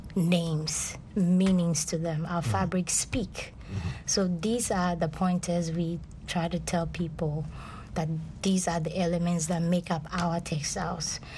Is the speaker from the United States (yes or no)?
no; Ghana; Well, being a Ghanaian fashion designer, or an African fashion designer for that matter, I try to let people understand the different qualities of the fabric that we use in producing garments. You know, Ghana we have our textile, you know, companies.